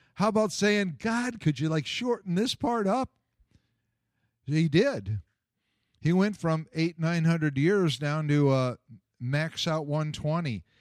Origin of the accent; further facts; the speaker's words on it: United States; Well, I want to. I'm an American. I want to know why.